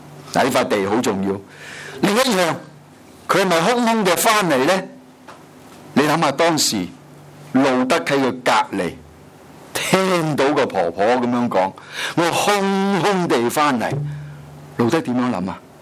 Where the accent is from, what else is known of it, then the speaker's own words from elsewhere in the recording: Guangdong, China; 是用我们广东人所说，就是苦过弟弟了